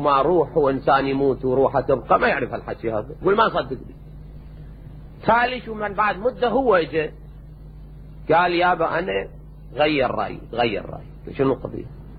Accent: Najaf, Najaf Governorate, Iraq; بس أنا من النجف لكن ما أذكر كلتنا إلى الآن

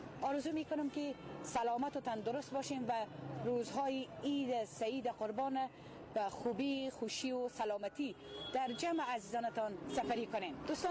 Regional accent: Herat, Afghanistan; جوانی هستیم که در می هرات بزرگ شدیم

